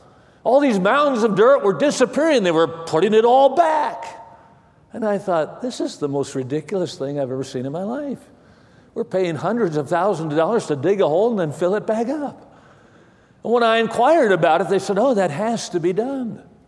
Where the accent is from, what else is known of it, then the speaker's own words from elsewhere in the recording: Midwest, United States; now in Antelope Valley, United States; Here in the Antelope Valley, we live in a desert, and I grew up in the Midwest of our country, and things are a little bit different as far as constructing buildings here as opposed to where I grew up.